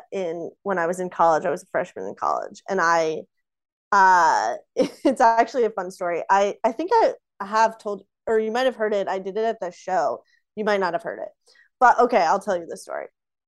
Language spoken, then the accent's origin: English; the South, United States; I grew up in the South.